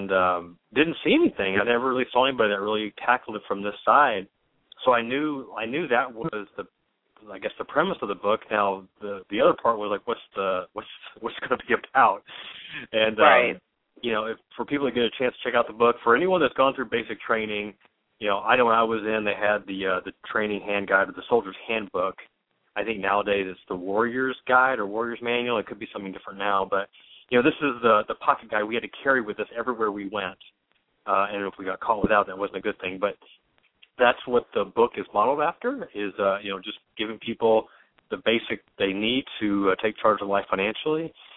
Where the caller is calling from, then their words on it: Carbondale, Illinois, United States; And right now I'm calling from Carbondale, Illinois, which is on the southern tip of Illinois, about the furthest you can be away from Chicago and still be in the state.